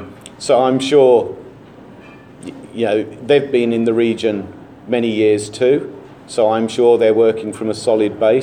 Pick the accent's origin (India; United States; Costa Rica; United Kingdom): United Kingdom; England; Being English, I had to put Winston up at the end.